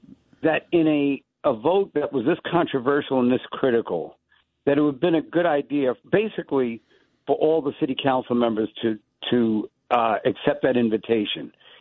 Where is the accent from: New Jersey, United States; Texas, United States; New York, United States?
New York, United States; Long Island; now in New York, United States; I represent Harlem, but I didn't grow up in Harlem. I grew up in Long Island.